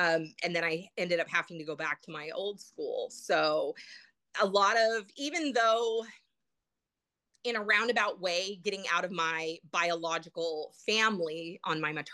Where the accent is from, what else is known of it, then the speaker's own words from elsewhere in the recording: Utah, United States; So growing up in Utah, Mormons, and not being a Mormon child in my adoptive family was very difficult.